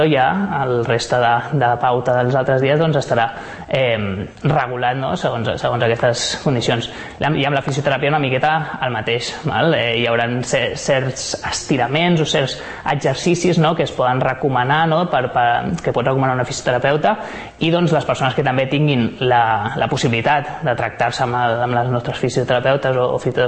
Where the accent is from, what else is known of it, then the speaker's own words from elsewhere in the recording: Barcelona, Catalonia, Spain; born there; now in Sant Cugat del Vallès, Spain; Jo tinc 30 anys ara mateix, vaig néixer a Barcelona, però ja quan vaig a l'ESO, o sigui als 12 anys, vaig començar a viure aquí a Sant Cugat